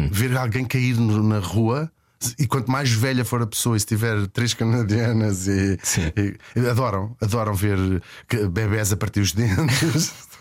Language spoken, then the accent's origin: Portuguese; Portugal; E portanto, sim, sou português.